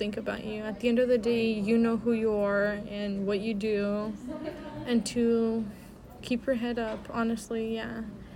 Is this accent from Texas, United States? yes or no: yes; Galveston, Texas, United States; born there; I was born on October 1st, 2001. I was born in Galveston, Texas